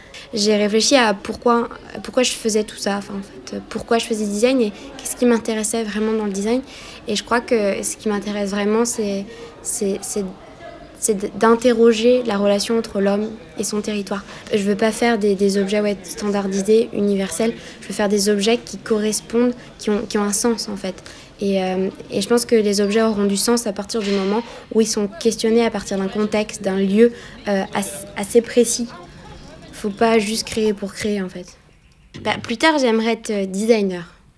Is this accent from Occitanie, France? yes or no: no; Brittany, France; now in Brussels, Belgium; j'ai 22 ans, je viens de Bretagne, précisément de Skiffiec.